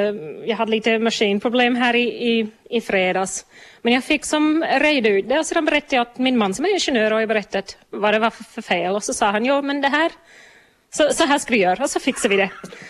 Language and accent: Swedish; Australia; Jag växte upp i Australien. Vi använde ull i Australien.